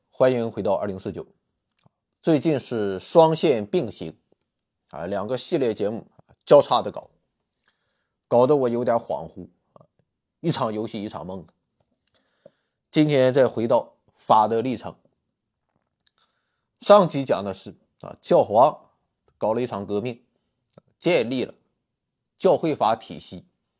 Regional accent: China; 对我们中国人来讲也是很陌生

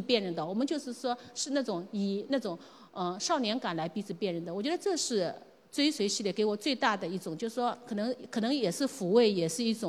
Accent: Chifeng, Inner Mongolia, China; 我老家是内蒙古赤峰，

